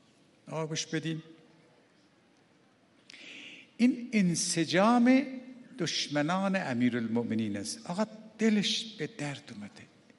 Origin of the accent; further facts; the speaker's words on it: Iran; آقا زی من فهمید من ایرانیم.